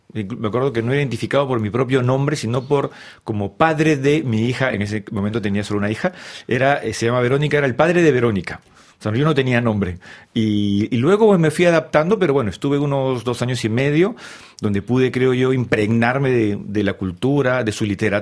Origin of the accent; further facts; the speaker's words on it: Peru; siendo peruano tenemos el paradigma